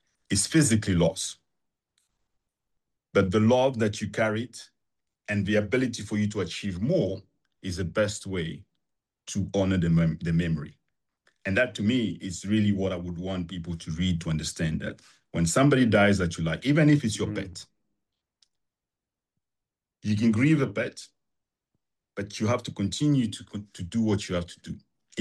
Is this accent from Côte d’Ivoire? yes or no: yes; Abidjan, Côte d’Ivoire; I had no way of imagining a bigger world than where I was growing up in Abidjan, Cote d'Ivoire.